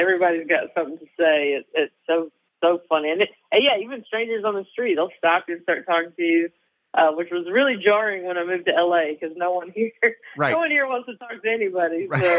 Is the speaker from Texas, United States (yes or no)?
no; North Carolina, United States; And also, I'm Southern. I'm from North Carolina. So storytelling is a big part of, you know, when I was growing up